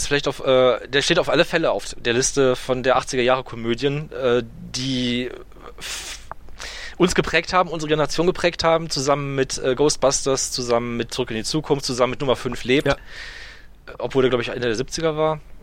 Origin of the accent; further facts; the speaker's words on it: Berlin, Germany; Das kenne ich aus meiner Kindheit in Neukölln.